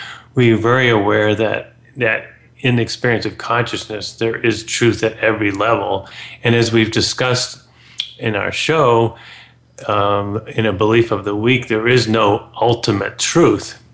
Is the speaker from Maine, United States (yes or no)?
yes; Maine, United States; I grew up in Maine, and my mother's side of the family were lobstermen and fishermen.